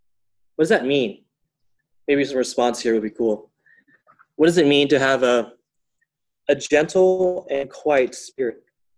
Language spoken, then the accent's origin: English; Philippines; being a Filipino, I'm actually pretty calm for a lot of my other ethical family members